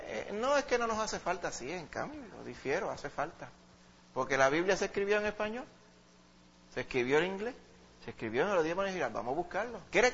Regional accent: Santo Domingo, Distrito Nacional, Dominican Republic; now in Puerto Rico; yo me crié en Santo Domingo y en Santo Domingo yo sabía la inglés, sabía tres palabras, father, mother y roof, tres palabras. Cuando llegué a Puerto Rico

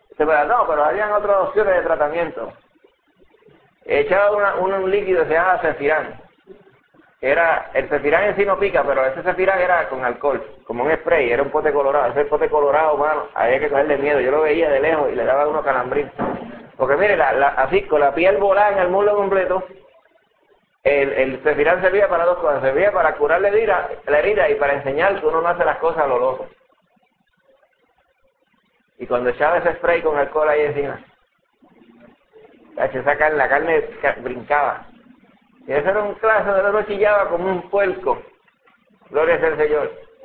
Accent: Dominican Republic; cuando yo me crié allá en la República Dominicana, y siempre estaba en la calle

